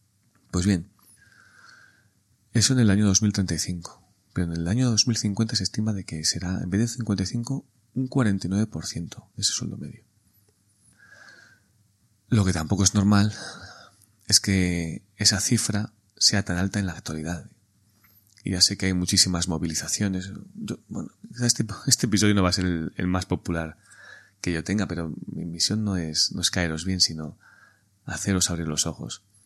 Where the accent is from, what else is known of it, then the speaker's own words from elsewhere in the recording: Spain; Ya sé que somos españoles, necesitamos el relacionarnos, el salir a la calle